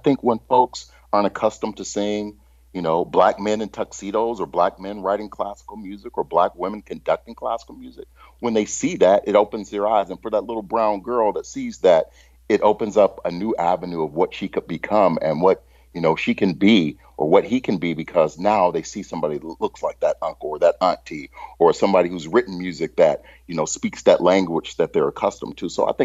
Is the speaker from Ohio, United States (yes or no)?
yes; Cleveland, Ohio, United States; And I grew up in Cleveland.